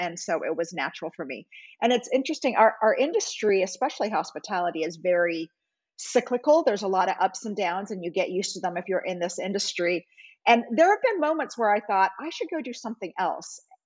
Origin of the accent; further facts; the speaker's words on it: Singapore; I grew up overseas in Singapore, and my family didn't have a lot of means, but my stepfather was French